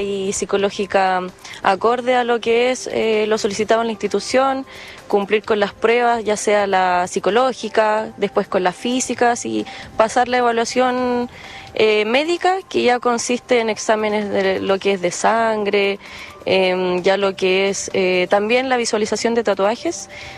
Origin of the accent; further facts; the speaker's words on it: Puerto Montt, Los Lagos, Chile; yo soy de aquí, de Puerto Montt, soy de la región.